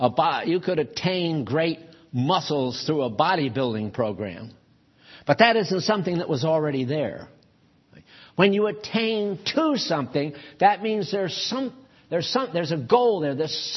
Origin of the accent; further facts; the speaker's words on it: New England, United States; New England's where I come from, born and raised in New England.